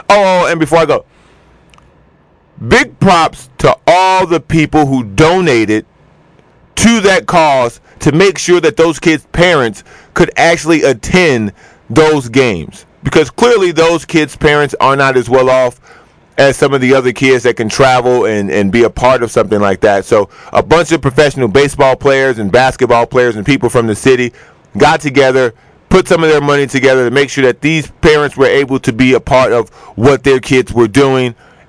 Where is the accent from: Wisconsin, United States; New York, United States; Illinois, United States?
Illinois, United States; Chicago; show that they are still capable of doing something great is a wonderful sign for that city and my hometown. So once again, my hat is off to Jackie Robinson West Little League baseball team